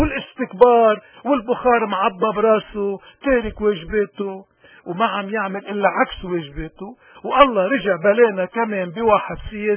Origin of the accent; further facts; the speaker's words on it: Lebanon; نحن شعب لبناني عنا 7000 سنة حضارة